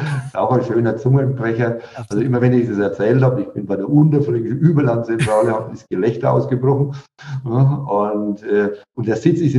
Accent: Haßfurt, Bavaria, Germany; born there; accent: Franconian; Das ist bei uns in Franken, das Als und Wie bringen wir alle durcheinander. Konsonanten brauchen wir auch keine.

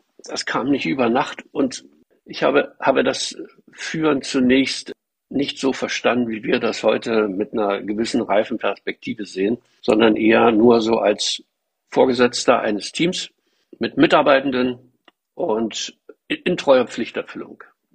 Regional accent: Berlin, Germany; Ich bin ein Berliner und wollte in die Industrie. Und in und um Berlin ist da nicht allzu viel.

